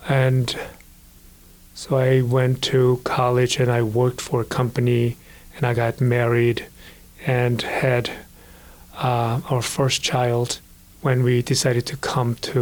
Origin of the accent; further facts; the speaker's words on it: Seoul, South Korea; I was born and raised in Korea. I was born in Seoul, Korea. Was several years after the Korean War ended.